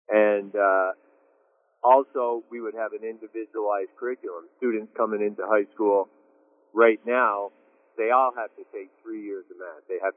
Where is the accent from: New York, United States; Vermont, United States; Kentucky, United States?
Vermont, United States; and, you know, I grew up in Vermont, so I think a lot of this is common sense